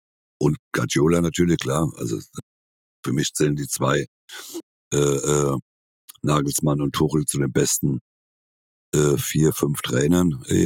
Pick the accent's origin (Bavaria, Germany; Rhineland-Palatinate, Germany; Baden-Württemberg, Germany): Rhineland-Palatinate, Germany; Ich bin ja Pfälzer, ich bin ja kein Bayer.